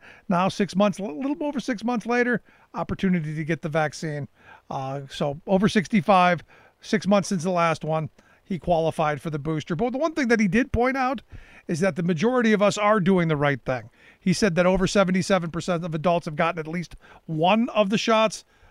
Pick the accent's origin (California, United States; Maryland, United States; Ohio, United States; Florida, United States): Ohio, United States; Cleveland; And now we're my hometown of Cleveland right now.